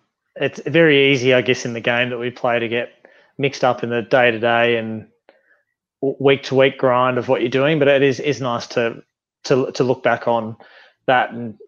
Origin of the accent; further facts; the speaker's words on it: Melbourne, Victoria, Australia; I grew up in sort of Beaumaris in Melbourne, which is, for those that are from down here, you'll know pretty much where my house was surrounded by golf courses.